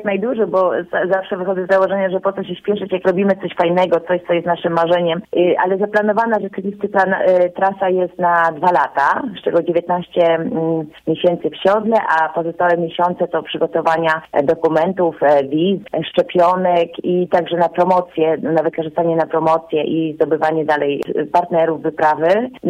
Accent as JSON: {"language": "Polish", "town": "Łódź", "region": "Łódź Voivodeship", "country": "Poland", "said": "jestem normalną dziewczyną z Łódzki, która po prostu ma marzenie, nie boi się go zrealizować."}